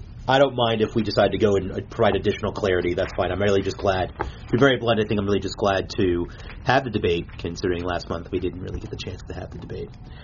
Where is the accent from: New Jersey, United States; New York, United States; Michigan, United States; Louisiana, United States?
New York, United States; Poughkeepsie; born there; I thank God I was born in Poughkeepsie, New York.